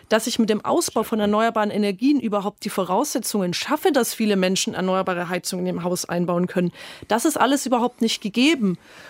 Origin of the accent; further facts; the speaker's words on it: Bamberg, Bavaria, Germany; Ich komme aus Bamberg, da hängen 20.000 Arbeitsplätze.